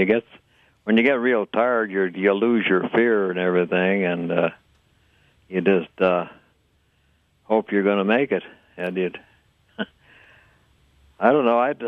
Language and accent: English; Montana, United States; And I was raised in the outdoor, and I knew kind of how to take care of myself